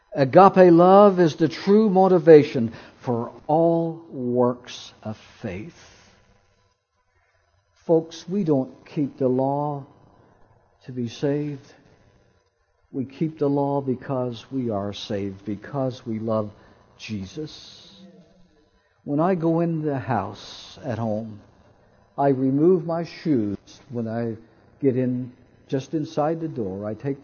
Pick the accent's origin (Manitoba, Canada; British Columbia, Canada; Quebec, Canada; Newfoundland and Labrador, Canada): Newfoundland and Labrador, Canada; The thing is, growing up in Newfoundland, you know, the sheep and the cows and the horses, in the springtime when they plant their gardens, they put all the animals outside, and they were on the road.